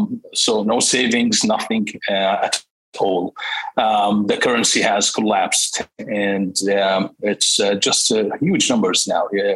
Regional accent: Jordan; Anyway, so I grew up in Jordan in a Muslim family.

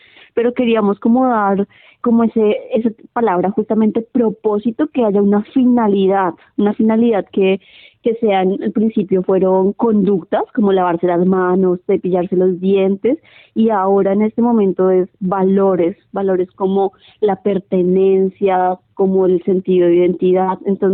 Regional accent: Bogotá, Colombia; also born or lived in Sydney; now in Melbourne, Australia; estaba viviendo en Sydney, y en el tren conocí una chica que es de Bucaramanga, Colombia, yo soy de Bogotá, y ella y yo, bueno, compaginamos, nos conocimos, llegamos acá a Melbourne las dos

